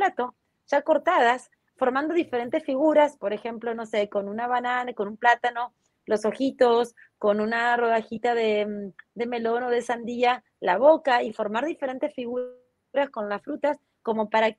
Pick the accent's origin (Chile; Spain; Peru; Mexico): Spain; now in Argentina; por eso soy española, pero y ahora estoy viviendo en Argentina